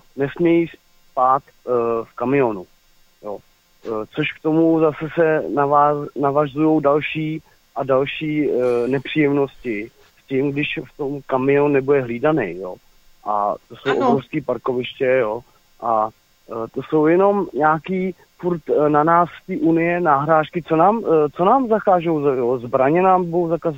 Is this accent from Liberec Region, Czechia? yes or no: yes; Ralsko, Liberec Region, Czechia; já taky jsem z Ralska, z obce, jakoby, nejsem přímo z Kuřivot, ale prostě Ralsko znám, tam jsem vyrůstal v prostoru